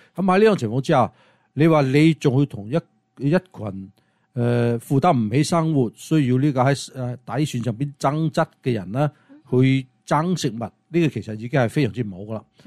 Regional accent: China; 同埋关于呢一个我哋作为中国人，要唔要做呢样嘢

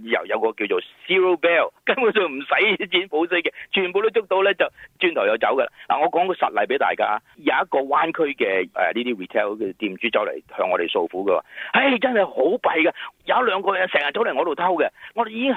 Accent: California, United States; 但系其实我哋加州人咧，真系咧喊得一句句嘅

